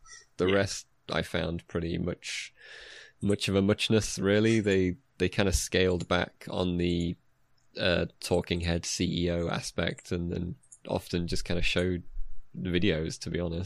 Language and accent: English; United Kingdom; as a British person, obviously I have some respect for